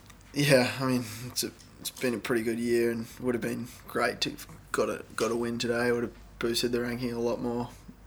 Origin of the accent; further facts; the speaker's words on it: Australia; it was an unbelievable experience to play in High Sense Arena in front of an Australian crowd and my home country.